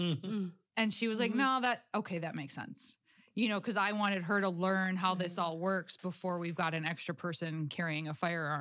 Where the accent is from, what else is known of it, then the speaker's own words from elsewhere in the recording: Cass Lake, Minnesota, United States; So I grew up in Cass Lake, you know, really small town.